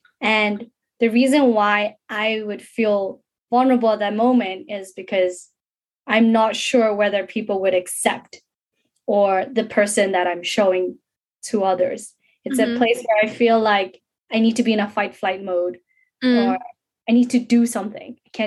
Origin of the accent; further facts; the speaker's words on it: South Africa; now in Hong Kong; Because there was a moment when I grew up in South Africa where I did not care what other people think. And then came to Hong Kong